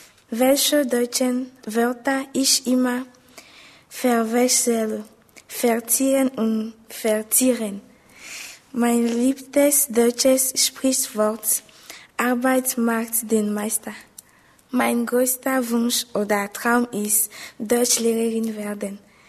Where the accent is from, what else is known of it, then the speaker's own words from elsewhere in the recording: Togo; German is a second language; Ich komme aus Togo.